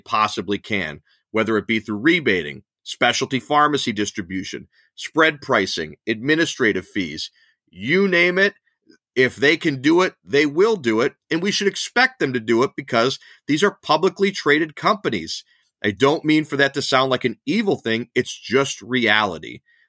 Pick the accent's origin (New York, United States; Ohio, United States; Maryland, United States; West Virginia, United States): Ohio, United States; Well, pharmacies in my home state of Ohio were bellyaching to me in 2016